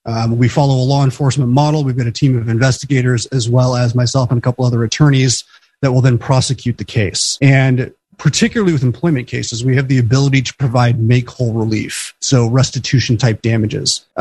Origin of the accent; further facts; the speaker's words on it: Anchor Point, Alaska, United States; I grew up in Anchor Point, did my undergrad at MIT and stayed on the East Coast for law school.